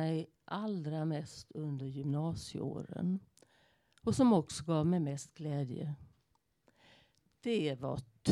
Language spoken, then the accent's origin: Swedish; Jönköping, Jönköping County, Sweden; also born or lived in Umeå; now in Lund, Sweden; Jag är född 1954, äldst av fyra syskon. Min födelsestad i Umeå. Skolgången var i Jönköping. Hela mitt vuxna liv har jag bott här i Lund.